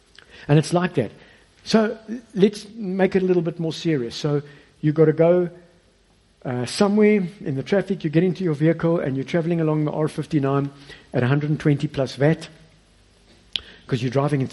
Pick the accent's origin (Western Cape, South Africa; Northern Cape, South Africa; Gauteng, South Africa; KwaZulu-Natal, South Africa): Gauteng, South Africa; Johannesburg; I didn't know the service providers in the area because I come from Joburg.